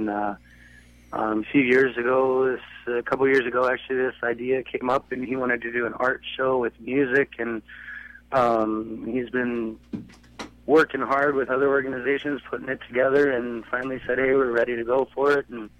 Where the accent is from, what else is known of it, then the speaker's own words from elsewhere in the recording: Alaska, United States; Growing up in Alaska, TJ was my next-door neighbor.